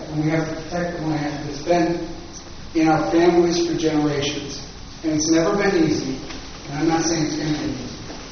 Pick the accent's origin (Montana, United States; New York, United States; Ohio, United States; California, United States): New York, United States; Flushing; The gorgeous scenic beauty is very different than growing up in Flushing, New York, and watching a horrible Mets team play for a lot of years.